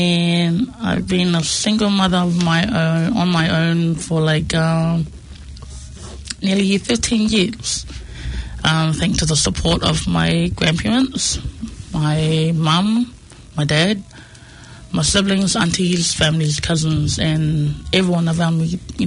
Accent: Cook Islands; also born or lived in New Zealand; I was born in New Zealand and brought up in the wonderful Pacific island named the Cook Islands. I'm sure, like, you know, my grandparents are both fruit salads. They're from all over the islands.

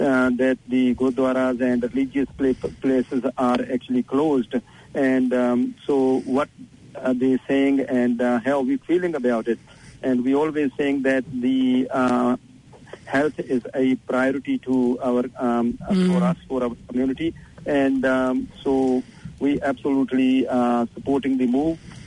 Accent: New Zealand; I can say that being New Zealander

